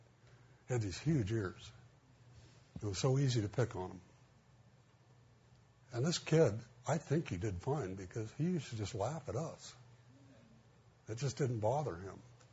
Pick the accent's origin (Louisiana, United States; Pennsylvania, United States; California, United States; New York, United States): California, United States; Montebello; I grew up in Montebello with a lot of Armenians, a lot of Mexican-American, a lot of Japanese, a lot of Russians. And I was about the only person that I knew that didn't belong to some ethnic group, you know.